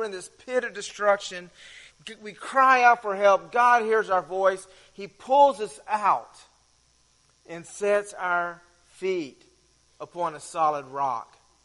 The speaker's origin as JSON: {"language": "English", "region": "Texas", "country": "United States", "tie": "born or raised there", "said": "I grew up in Texas, and grew up in the rice fields"}